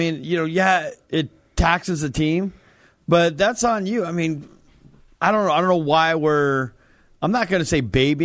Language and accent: English; California, United States; I'm a Dodgers fan. I grew up in Southern California.